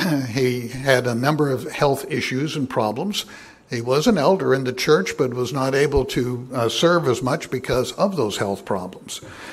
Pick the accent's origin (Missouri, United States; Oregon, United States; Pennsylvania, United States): Oregon, United States; Now, when I grew up in outside of Portland, Oregon, as a teenager, I took Mad magazine.